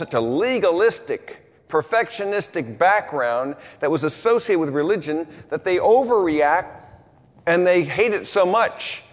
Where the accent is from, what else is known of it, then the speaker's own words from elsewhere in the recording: Berkeley, California, United States; I was a hippie from Berkeley, California, just 6 months before.